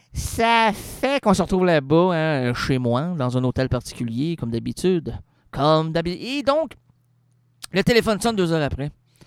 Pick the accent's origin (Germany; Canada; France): Canada; Quebec; Oui, mais parce que moi, je suis Québécois, ça attire la fille, ça. Ah, oh, l'accent. Je suis laid, mais j'ai l'accent.